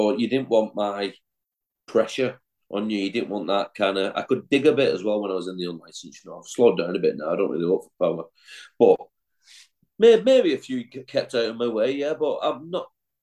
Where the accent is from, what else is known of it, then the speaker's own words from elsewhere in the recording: Wigan, North West England, United Kingdom; when you're a northern lad growing up in Wigan